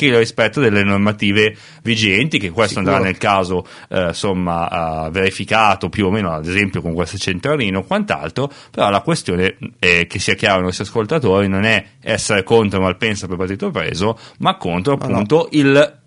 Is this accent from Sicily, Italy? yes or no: no; Cuggiono, Lombardy, Italy; io sono di Cuggiolo